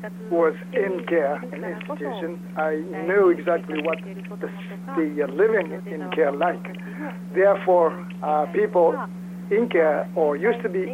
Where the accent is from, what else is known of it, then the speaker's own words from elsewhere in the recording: Osaka, Japan; English is a second language; I'm from Osaka, Japan